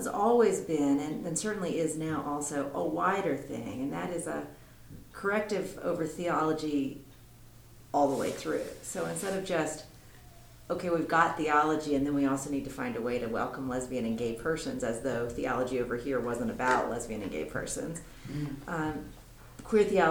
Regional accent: North Carolina, United States; now in Minnesota, United States; and I grew up on the East Coast in the North Carolina Synod of the ELCA.

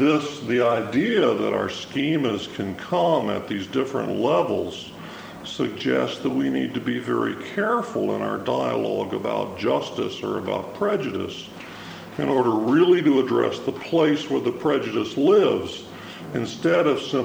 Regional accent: Midwest, United States; I am from the Midwest where there aren't as many as there are in the West Coast.

